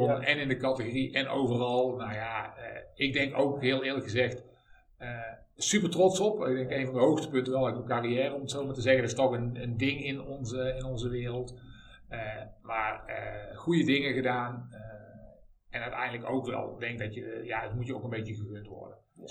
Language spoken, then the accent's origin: Dutch; Tilburg, North Brabant, Netherlands; also born or lived in Amsterdam; Terug verhuisd vanuit Amsterdam naar Tilburg, waar ik vandaan kom. Wat je waarschijnlijk maar mijn accent kunt horen.